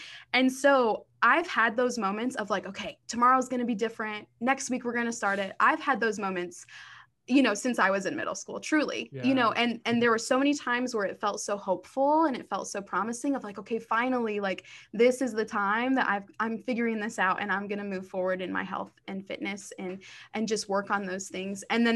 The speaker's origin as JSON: {"language": "English", "region": "Michigan", "country": "United States", "said": "I'm originally from Michigan"}